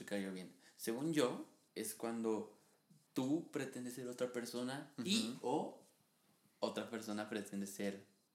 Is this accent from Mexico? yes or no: yes; Coatzacoalcos, Veracruz, Mexico; Y yo estaba en Coatzacoalcos, en mi pueblo, y ella estaba en la ciudad, supongo yo, ¿no?